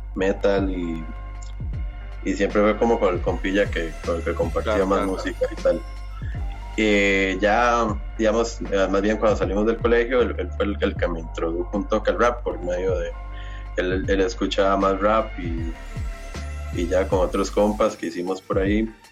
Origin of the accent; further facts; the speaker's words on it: Liberia, Guanacaste, Costa Rica; No, yo soy de Liberia.